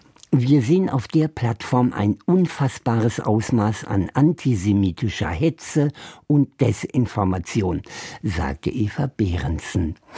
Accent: Ukraine; stellte ich fest, dass das Thema Krieg in meinem Heimatland mancherorts spurlos verschwunden ist.

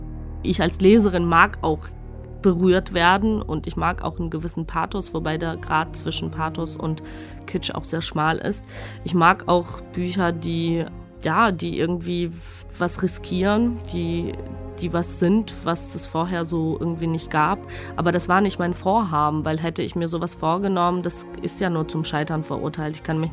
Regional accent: Georgia; now in Germany; ich bin irgendwie Georgierin, ich komme aus Georgien, das wird auch immer so bleiben

